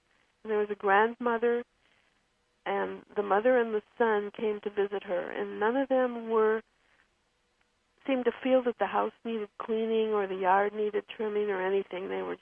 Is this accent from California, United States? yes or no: yes; California, United States; I grew up in California, and I was obsessed with it until my 40s when I was finally able to move back there.